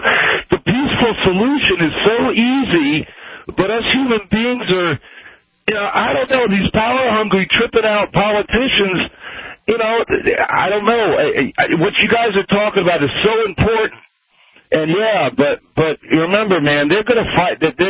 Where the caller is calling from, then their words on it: South Carolina, United States; South Carolina.